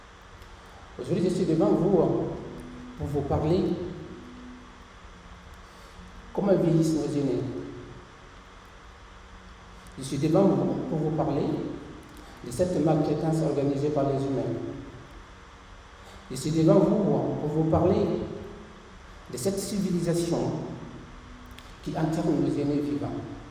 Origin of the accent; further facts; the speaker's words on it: Guinea; now in France; je viens de l'Afrique de l'Ouest, précisément en Guinée-Conakry. Et je suis en France depuis 2016